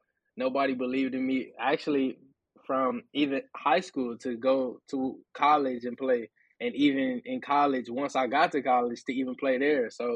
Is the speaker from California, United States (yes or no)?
yes; Fresno, California, United States; And then I'm from Fresno, so that's a 3-hour drive to come up here without even talking to anybody.